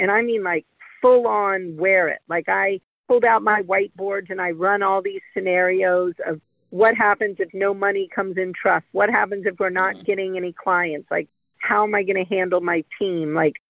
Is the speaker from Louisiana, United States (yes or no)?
yes; New Orleans, Louisiana, United States; I'm from New Orleans, lived there my whole life.